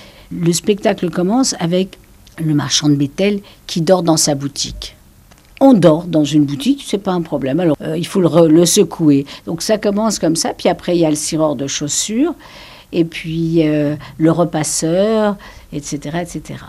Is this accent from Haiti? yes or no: no; Paris, Île-de-France, France; born there; Peut-être parce que je suis née dans le Marais.